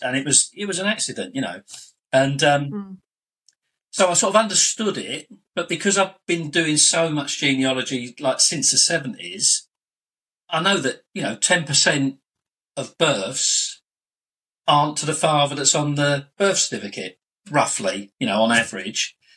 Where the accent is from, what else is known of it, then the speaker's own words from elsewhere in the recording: London, United Kingdom; Look, this is who I am. I'm from London. You know … blah, blah, blah, blah.